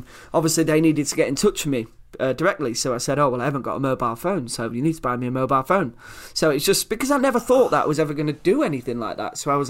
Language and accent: English; Yorkshire and the Humber, United Kingdom; I'm only 14. And Des Hamilton asked me if I wanted to audition for this film, and I thought, well, I'm just … from the East Marsh.